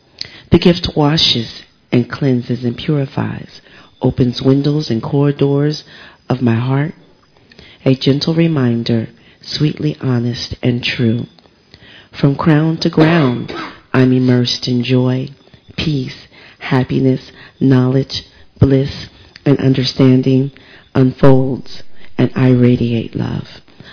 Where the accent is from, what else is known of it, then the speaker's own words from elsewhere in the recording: United States; born there; I've met many of you. It's been a blessing to meet you. I was born in the United States.